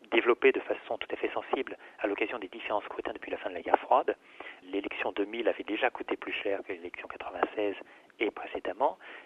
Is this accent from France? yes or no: no; United States; Je crois qu'on s'inquiète aujourd'hui, en tant qu'Américain, de l'image des États-Unis dans le monde.